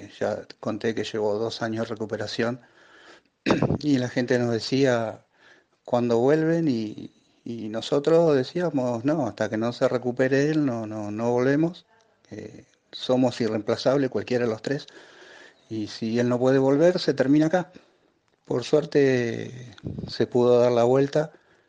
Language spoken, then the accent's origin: Spanish; Berazategui, Buenos Aires Province, Argentina; Somos de Berazategui, zona sur del conurbano.